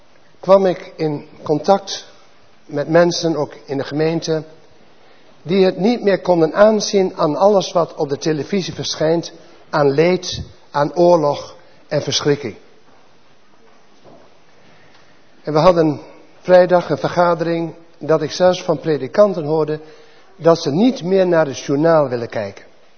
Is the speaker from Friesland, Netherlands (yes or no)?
no; Drenthe, Netherlands; Ik kom uit Drenthe, wat een armoedig land is. Veenkoloniën, zand.